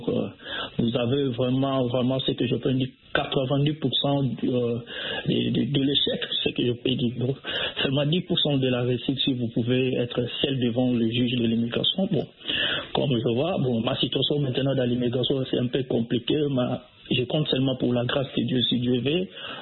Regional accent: DR Congo; moved away; also born or lived in Angola; quand je suis congolais

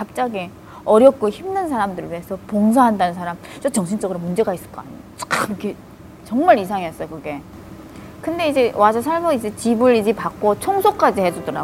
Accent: North Korea; 우리끼리 북한에서 왔다고 허접한 데 준다고 막 이러면서

